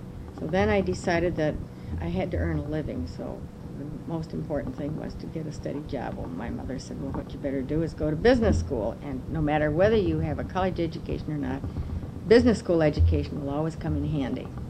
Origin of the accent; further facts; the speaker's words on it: Plymouth, Michigan, United States; Well, I grew up in Plymouth, Michigan, graduated from Plymouth High School, and from there I went to the Detroit Art Academy in Detroit